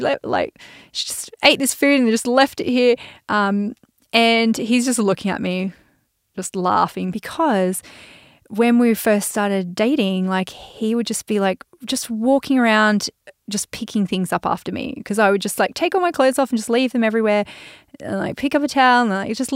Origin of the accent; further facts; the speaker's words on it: Australia; accent: Aussie; I'm Australian. Oh, I don't know if you've noticed. I'm Australian, mate. I'm an Aussie. But when I first started my business, I was like, oh, my accent's so Aussie.